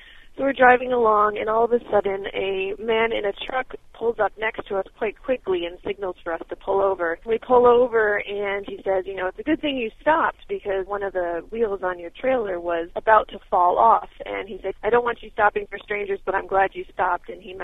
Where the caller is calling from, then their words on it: Smithfield, Rhode Island, United States; I'm calling from Smithfield, Rhode Island.